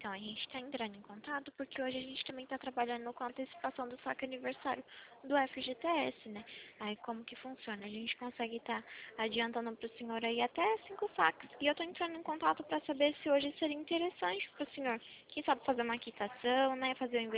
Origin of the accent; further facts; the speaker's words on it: Atibaia, São Paulo, Brazil; eu sou de Atibaia, né?